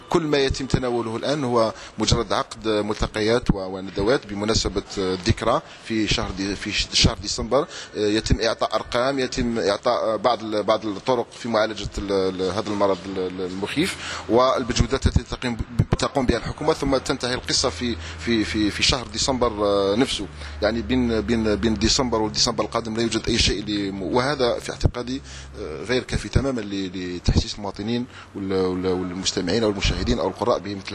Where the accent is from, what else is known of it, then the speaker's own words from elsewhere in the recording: Djendel, Aïn Defla Province, Algeria; born there; من مواليد 67 في بلدية جندل بولاية عين دفلا